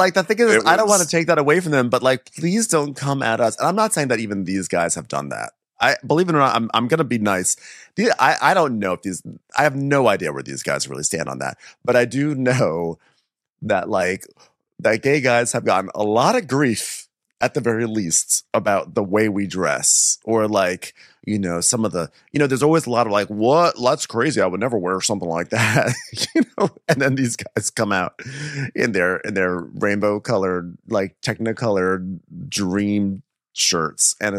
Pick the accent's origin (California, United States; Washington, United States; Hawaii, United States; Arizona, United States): California, United States; Like, I'm some lib from California offering a mask.